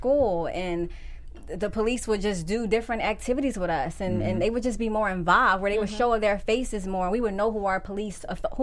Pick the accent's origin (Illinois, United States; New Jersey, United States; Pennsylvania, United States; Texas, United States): Pennsylvania, United States; we're from Pennsylvania, so you go into a place like Upper Darby